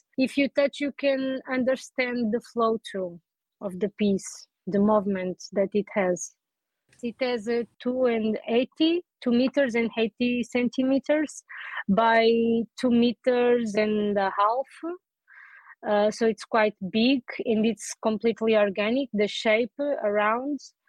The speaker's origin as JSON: {"language": "English", "town": "Albufeira", "region": "Algarve", "country": "Portugal", "tie": "born or raised there", "said": "In 2020, I come back to my hometown, to Albufeira, where I'm living now and working."}